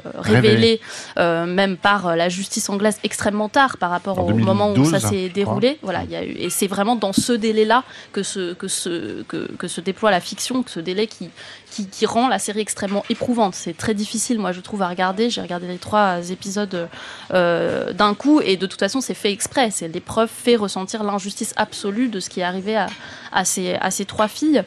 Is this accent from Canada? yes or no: no; France